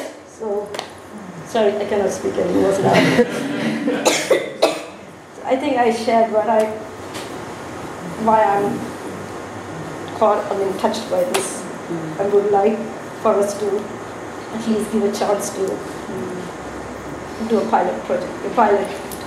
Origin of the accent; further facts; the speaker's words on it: Sri Lanka; first language Tamil; English is a second language; I speak Tamil and I come from speaking country, yeah, we know, I was from Sri Lanka.